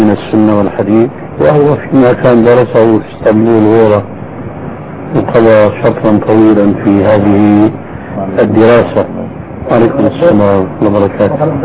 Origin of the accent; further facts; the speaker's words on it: Syria; كان عندنا في سوريا ريش للكتابة